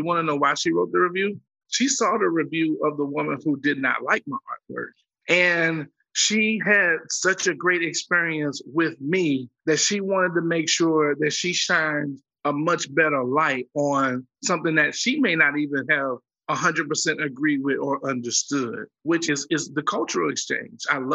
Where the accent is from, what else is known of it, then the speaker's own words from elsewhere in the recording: Southern US, United States; Again, I'm from the South, so I think that I'm just being my natural self